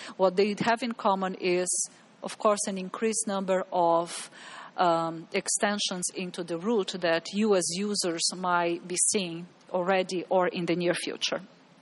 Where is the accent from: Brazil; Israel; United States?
Brazil; English is a second language; So, for example, I am originally from Brazil.